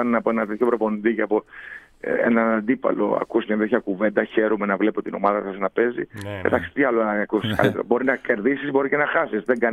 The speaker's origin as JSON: {"language": "Greek", "country": "Greece", "said": "Γιατί και σαν Έλληνες είμαστε λίγο επιρρεπείς."}